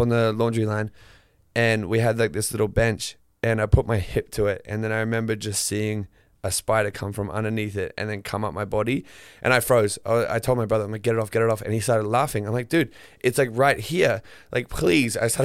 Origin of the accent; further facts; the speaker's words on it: Queensland, Australia; where I grew up in Northern Queensland is kind of where everything like lives, like on the land, in the sea, everything.